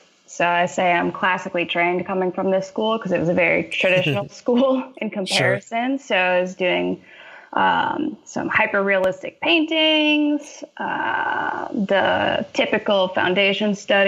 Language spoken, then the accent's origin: English; Connecticut, United States; I am from Central Connecticut.